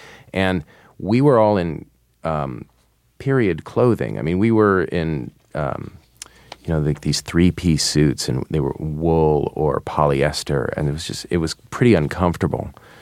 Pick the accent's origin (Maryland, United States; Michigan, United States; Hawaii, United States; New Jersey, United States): New Jersey, United States; born there; also born or lived in New York / Kansas / California; They're both from London, and I was born in New Jersey, and we moved around a lot because he just kept getting transferred.